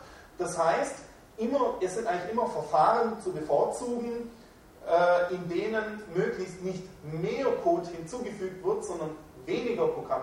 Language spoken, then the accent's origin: German; Swabia, Germany; ich bin Schwabe, Geburtsfehler, kann ich nicht mehr ändern